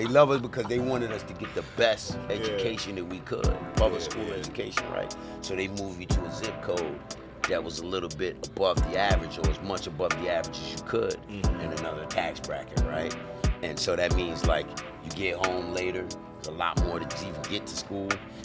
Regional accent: Jamaica; you know, being Jamaican, right, that's the island that I was born. Reggae music, DJing was the ultimate form of expression there for artisans, right?

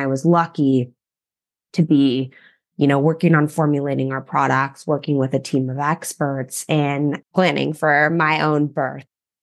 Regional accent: Los Angeles, California, United States; I grew up in Los Angeles, suburbs of Los Angeles, but in a, I don't know, pretty conservative family, I would say, in a lot of ways.

